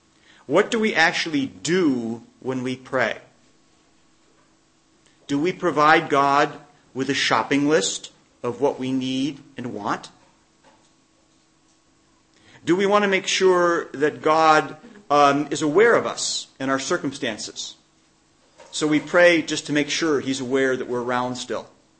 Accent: United States; I'm American.

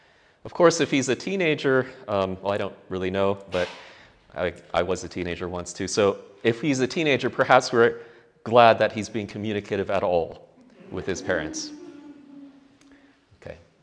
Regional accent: Canada; I say that because I'm Canadian.

